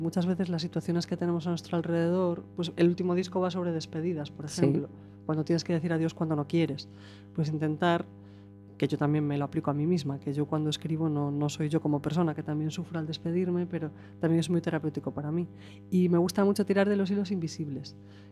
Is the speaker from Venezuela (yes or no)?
no; Arteixo, Galicia, Spain; yo soy de Meicén, de Arteixo